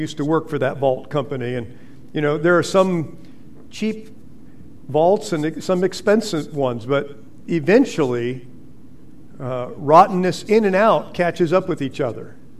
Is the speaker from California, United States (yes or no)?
yes; California, United States; Growing up in California, most of my relatives were in Indiana, Illinois.